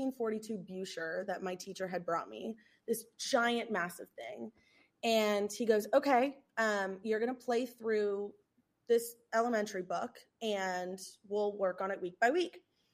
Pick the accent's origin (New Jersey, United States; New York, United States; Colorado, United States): New York, United States; So I'm from New York. So she was playing in this band in Brooklyn, and it was in the park, and we would have picnics.